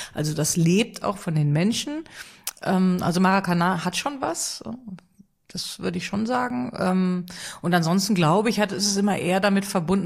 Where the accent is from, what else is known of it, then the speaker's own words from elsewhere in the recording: Rhineland, Germany; Ich als Rheinländerin müsste jetzt Köln sagen.